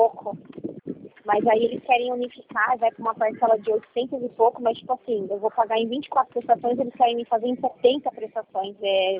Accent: São Paulo, Brazil; Sou de São Paulo também.

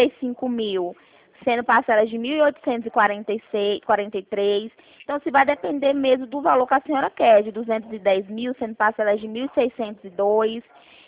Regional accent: Bahia, Brazil; now in Goiânia, Brazil; Eu moro no interior, eu sou mesmo do interior da Bahia, só que agora eu tô em Goiânia.

